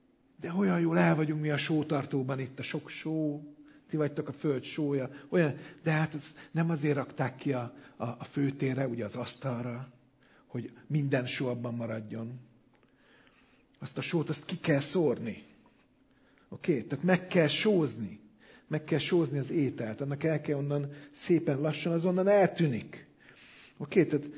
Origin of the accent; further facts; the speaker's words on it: Budapest, Hungary; now in Szeged, Hungary; Nekünk már az nagy dolog volt, hogy Pestről jöttünk, és itt Szegeden elkezdtek, nem is ismernek, de köszönni.